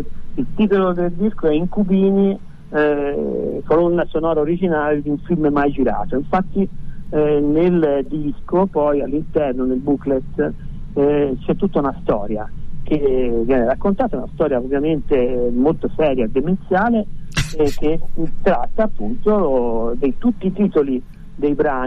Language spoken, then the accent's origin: Italian; Pisa, Tuscany, Italy; siamo toscani nella misura in cui io vengo da Pisa